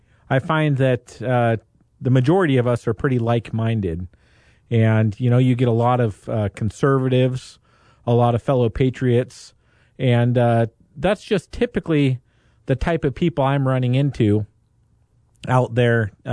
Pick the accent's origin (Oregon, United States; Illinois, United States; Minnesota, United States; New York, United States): Oregon, United States; Dallas; In my hometown of Dallas, Oregon, friends, you know, the local elections don't get a lot of draw usually.